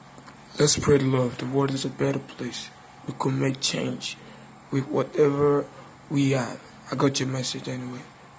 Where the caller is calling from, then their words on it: Lagos, Nigeria; English is a second language; I'm not from the States. I'm calling you from Nigeria. Lagos, Nigeria.